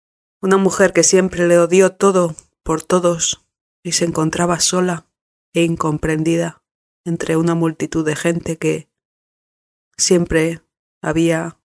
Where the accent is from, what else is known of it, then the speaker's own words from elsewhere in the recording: Basque Country, Spain; born there; Yo nací en el País Vasco